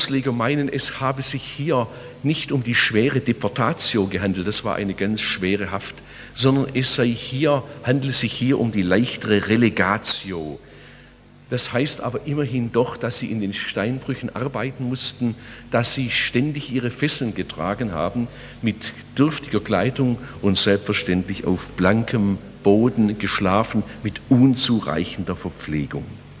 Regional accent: Germany; Ich habe zwei Staatsangehörigkeiten. Ich bin Deutscher.

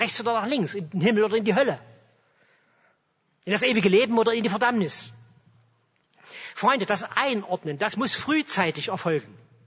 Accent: Chemnitz, Saxony, Germany

